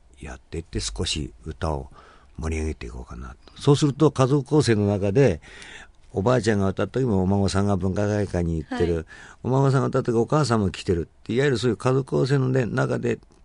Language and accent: Japanese; Akita, Japan; born there; now in Shizuoka, Japan; あの僕は東北の秋田の生まれなんですけどね、学校卒業してからもう ずっとこっちにおりますけれども、